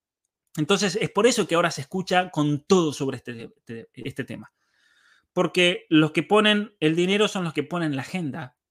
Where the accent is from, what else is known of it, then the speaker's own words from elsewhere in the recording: Argentina; En mi caso, pues yo soy argentino